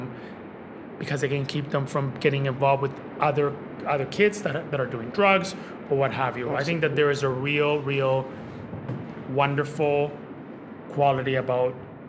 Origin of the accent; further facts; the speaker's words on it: Colombia; You know, I grew up in Colombia in a very, very poor town, and I'm an immigrant.